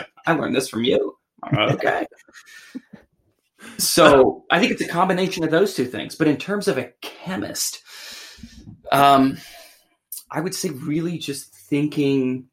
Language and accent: English; West Virginia, United States; So I grew up in West Virginia, and I probably went to probably one of the worst high schools in the country in terms of quality of education.